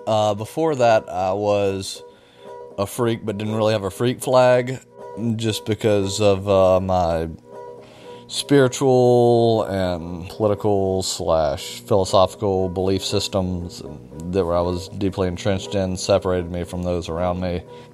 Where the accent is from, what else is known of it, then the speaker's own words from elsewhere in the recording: Point Clear, Alabama, United States; I am from Point Clear, Alabama